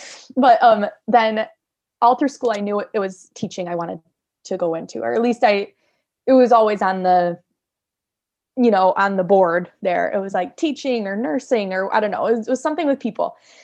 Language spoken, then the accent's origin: English; Hope, United States; So I am from Hope. It's a little township right outside of Sanford. I went to high school, like you said, at Meridian with you.